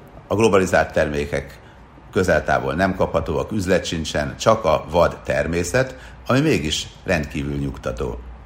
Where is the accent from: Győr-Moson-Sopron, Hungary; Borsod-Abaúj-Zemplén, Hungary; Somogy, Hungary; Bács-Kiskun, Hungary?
Győr-Moson-Sopron, Hungary; Sopron; én Sopronban nőttem fel, és minden reggel, amikor felébredtem a szobámból, a Schneeberget láttam, egy 4. emeleti panel tetejéről pont el lehetett látni a 60 kilométerrel lévő hóhegyig, Ausztriáig.